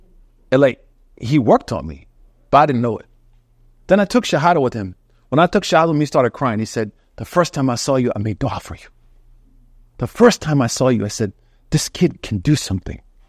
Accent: Oklahoma, United States; I was like, oh, I thought you were from, like, the motherland, or, you know, I'm from Oklahoma. I didn't know a lot of countries back then. I was a young, 16-year-old kid.

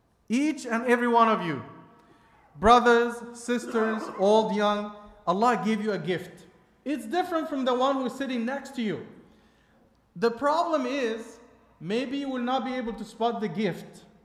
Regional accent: Egypt; I'm from Egypt, but I love biryani so much, and this is why me achi Urdu boltam, alhamdulillah.

